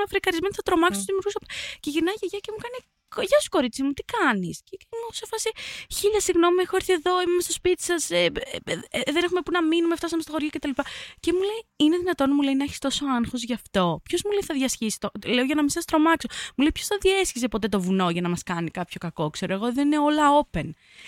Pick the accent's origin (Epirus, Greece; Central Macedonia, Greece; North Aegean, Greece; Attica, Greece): Attica, Greece; Athens; Είμαι πρωτευουσιάνα, είμαι Αθηναία, εδώ έχω μεγαλώσει, δεν το συνηθίζω.